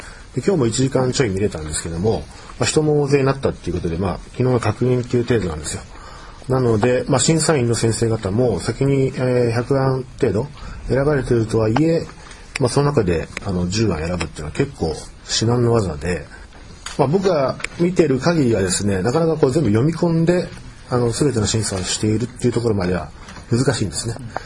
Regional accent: Tokyo, Japan; 東京から来ました

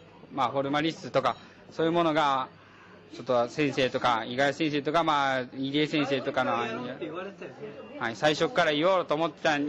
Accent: Osaka, Japan; 僕も大阪し森本も大阪出身、佐藤君も東京出身ということで

